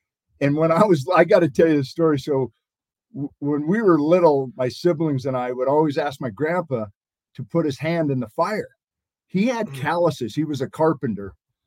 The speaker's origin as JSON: {"language": "English", "region": "Montana", "country": "United States", "tie": "born or raised there", "said": "I grew up in Montana. I was a hunter and still am outdoor."}